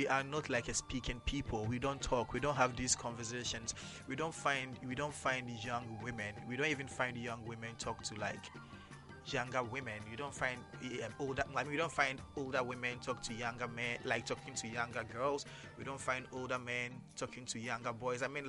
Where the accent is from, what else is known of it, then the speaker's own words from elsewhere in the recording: Ghana; growing up in Ghana, right? Anyone who schooled in Ghana knows what social studies has been like.